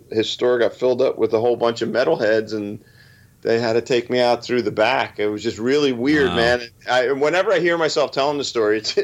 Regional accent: Toms River, New Jersey, United States; I was Christmas shopping in my hometown of Toms River, and I was at the Ocean County Mall

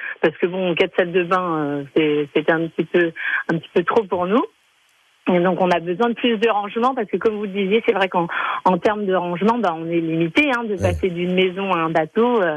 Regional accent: La Rochelle, Nouvelle-Aquitaine, France; parce qu'on est né à La Rochelle, donc on est vraiment des Rochelais pure souche

